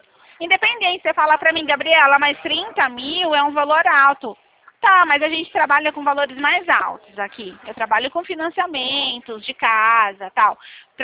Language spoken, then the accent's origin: Portuguese; Araras, São Paulo, Brazil; Eu sou da cidade de Araras.